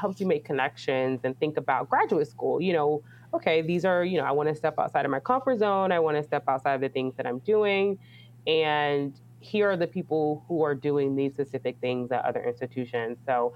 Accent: Alabama, United States; So I am from Alabama. I didn't say that.

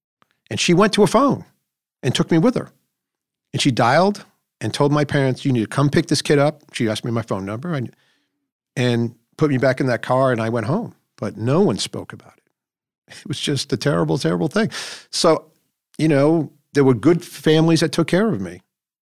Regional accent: New England, United States; I come from New England

